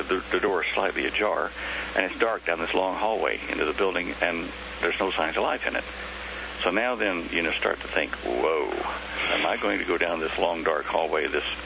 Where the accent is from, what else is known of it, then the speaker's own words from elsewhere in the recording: Australia; now in United States; Yeah, I hold dual citizenship between the two countries. So what? I'm an Aussie, you say. And a Yank at the same time.